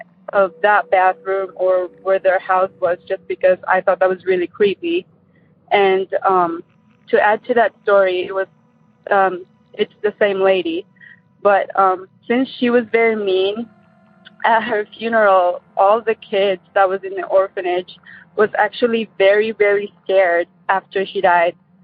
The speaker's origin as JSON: {"language": "English", "region": "Michigan", "country": "United States", "also_born_or_lived": "Philippines", "said": "I'm from Michigan."}